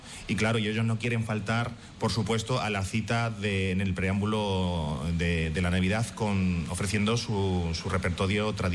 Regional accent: Valdepeñas, Castilla-La Mancha, Spain; Yo vengo de un pueblo de La Mancha, de Valdepeñas, que es un pueblo muy parecido a Lucena

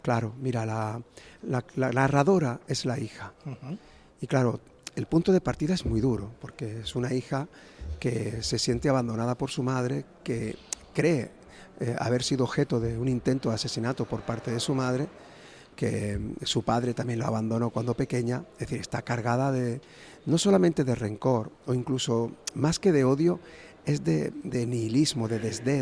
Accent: Almodóvar, Spain; Estoy en Osuna, yo soy de Almodóvar.

